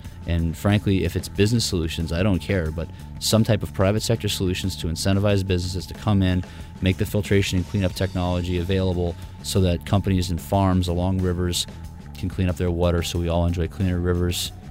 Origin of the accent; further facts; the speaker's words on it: New England, United States; For me, I come from the East Coast. I'm from New England. I grew up on the beaches in New England